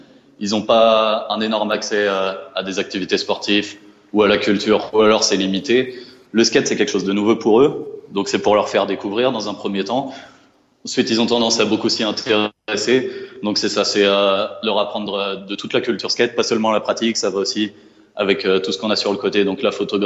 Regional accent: New York, United States; now in France; Donc je viens de New York en France

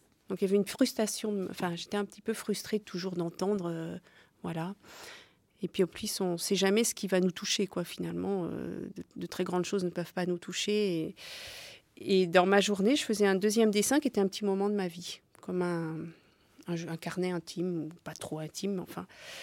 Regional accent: Chambéry, Auvergne-Rhône-Alpes, France; moi, je suis née à Chambéry en montagne, donc j'étais à la campagne aussi.

